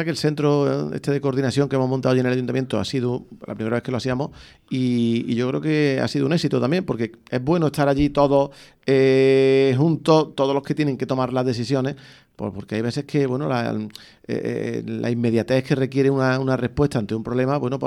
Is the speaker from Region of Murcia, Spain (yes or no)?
no; Lucena, Andalusia, Spain; los que somos de aquí de Lucena, pues veía las caras de gente que no son de aquí